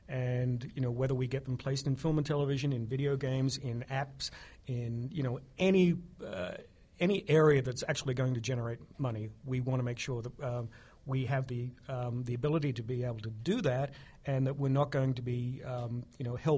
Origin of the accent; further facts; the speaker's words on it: Australia; born there; also born or lived in Japan / Germany / France / England; I'm an Australian born, and I've actually lived outside of Australia more than I have in it, and I worked for a large music publisher, EMI, for many years, and I actually worked in Japan, I worked in Germany, I worked in France, a number of years in England, New York, Nashville